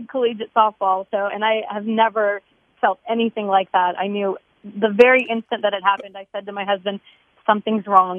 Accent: Canada; now in Overland Park, United States; I live in Overland Park. I'm Canadian. I'm from Canada. So I grew up being a Chiefs fan in Canada.

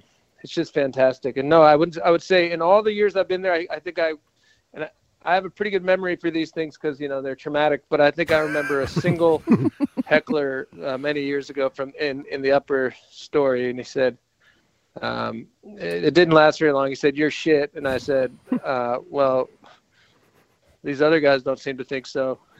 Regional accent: United States; now in Australia; Well, I am American, that's true.

